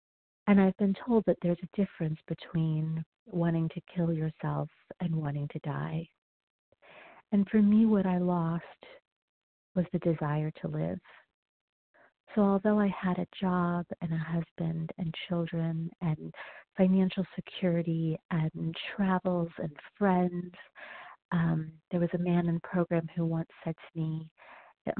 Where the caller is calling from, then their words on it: Denver, Colorado, United States; I'm calling from Denver, Colorado.